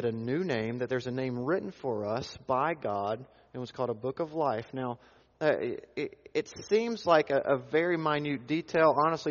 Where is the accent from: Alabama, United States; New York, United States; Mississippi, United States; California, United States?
Alabama, United States; Look, I'm from Alabama. I graduated from Auburn.